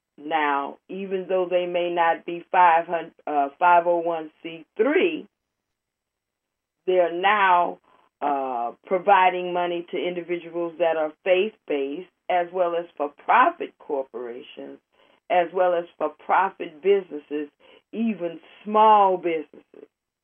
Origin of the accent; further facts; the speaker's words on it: Oakland, California, United States; because I'm going to concentrate on Oakland, because it's my hometown